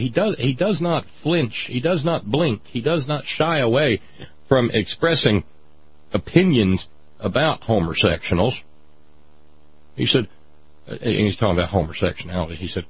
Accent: Alabama, United States; We know already that I grew up in Alabama STEM, first 18 years of my life

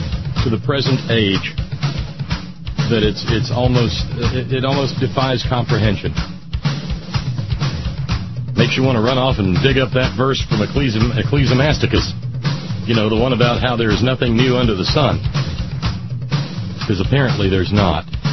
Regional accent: the South, United States; You know, I grew up in the South, and John Brown was vilified as a horrible, horrible, horrible man.

